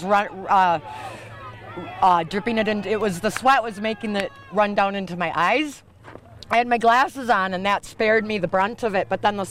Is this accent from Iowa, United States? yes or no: no; Duluth, Minnesota, United States; Duluth, Minnesota.